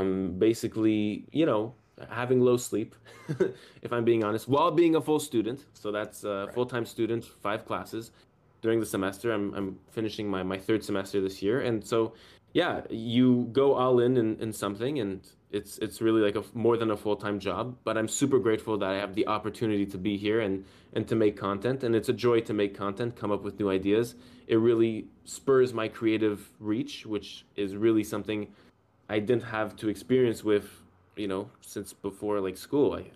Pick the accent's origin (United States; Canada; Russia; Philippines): Canada; because I'm from Canada